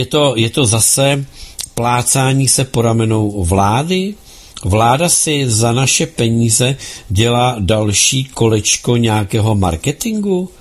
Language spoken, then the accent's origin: Czech; Ukraine; Czech is a second language; moved away as an adult; now in Czechia; u nás na Ukrajině jsem byla zubní lékařka, ale tady pracuji, protože jsem musela utéct se svými dětmi před válkou.